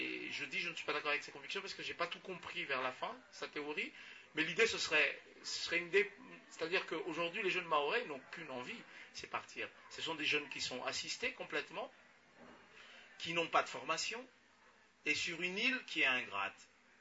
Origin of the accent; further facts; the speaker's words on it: Comoros; now in Paris, France; Je suis Comorien parce que je suis né aux Comores, j'ai grandi aux Comores, une bonne partie de ma vie